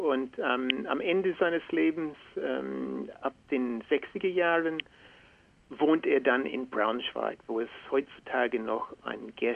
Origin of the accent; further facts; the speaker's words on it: Australia; Für uns als Australier finde ich interessant, dass Gerstecker die Geschichte Australiens zu einem ganz spezifischen Zeitpunkt beschreibt